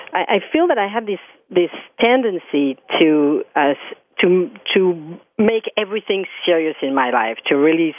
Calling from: Jersey City, New Jersey, United States; I am calling from Jersey City, New Jersey.

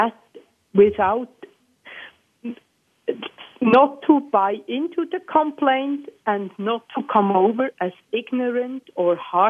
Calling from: Thun, Bern, Switzerland; Hello, I'm calling from Thun in Switzerland.

